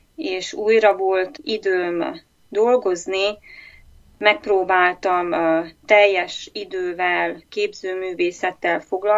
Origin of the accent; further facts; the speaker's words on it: Transylvania, Romania; moved away as an adult; now in Arnprior, Canada; Erdélyből származom, Erdélyből költöztünk Kanadába 2013-ban, de egy év itt tartózkodás után egy évre visszautaztunk, és aztán véglegesen 2015-ben költöztünk Ottawába, és ott éltünk két évet